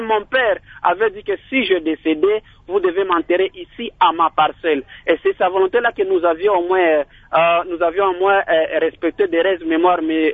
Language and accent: French; Bukavu, South Kivu, DR Congo; C'est ça, mais chez nous, à Bukavu, il n'y a pas d'abord cette pratique-là.